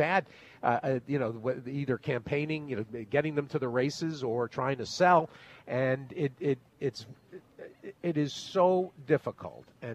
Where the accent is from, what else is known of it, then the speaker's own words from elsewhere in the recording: Connecticut, United States; also born or lived in New York; And I grew up in Connecticut, New York.